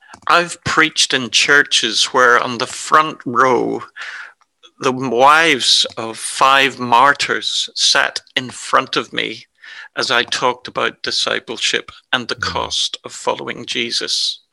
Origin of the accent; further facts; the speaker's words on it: Ireland; I'm an Irishman, married to Christine, who is Scottish, and we have an English son. I've been a follower of Jesus for over 50 years.